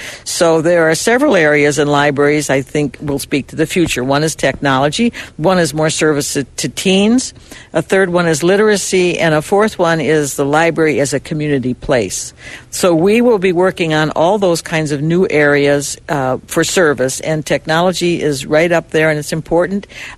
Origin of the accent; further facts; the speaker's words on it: Detroit, Michigan, United States; I am from Detroit, and I'm just drinking the water out of Lake Erie in another part of the lake, so I'm very happy to be